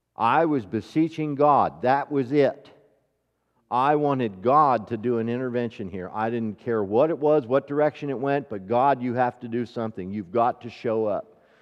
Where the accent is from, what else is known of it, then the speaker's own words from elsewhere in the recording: Pennsylvania, United States; yep, I'm from Pennsylvania. We got Trump elected.